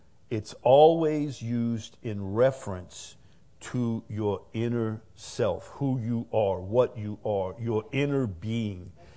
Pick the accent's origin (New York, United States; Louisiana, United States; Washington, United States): Louisiana, United States; Chalmette; Years ago, when I grew up in Chalmette, not far from the Chalmette battlefield, so we would ride our bikes over there, me and my buddies.